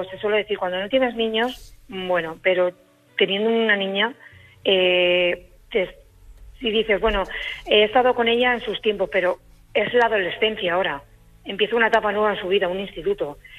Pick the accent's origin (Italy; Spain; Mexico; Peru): Spain; Madrid, Community of Madrid; Pues mira, yo soy de aquí de Madrid y Madrid.